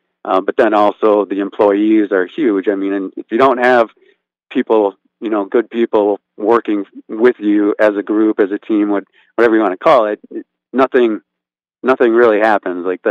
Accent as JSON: {"language": "English", "town": "New Berlin", "region": "Wisconsin", "country": "United States", "tie": "born there", "said": "But I was born in New Berlin, went to school at a Catholic memorial in Waukesha"}